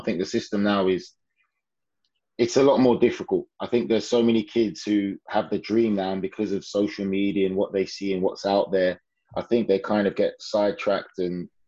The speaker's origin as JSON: {"language": "English", "town": "Croydon", "region": "London", "country": "United Kingdom", "tie": "born or raised there", "said": "So growing up in England from young, grew up most well. I started off in like the Southwark area, Elephant and Castle. And then moved out to Thornton Heath, where I pretty much grew up most of my life, in Croydon."}